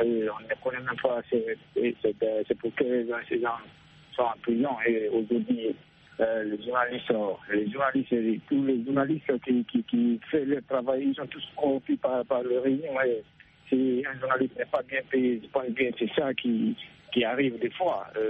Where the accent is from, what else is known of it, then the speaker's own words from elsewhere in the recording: Guinea; je suis de la Guinée.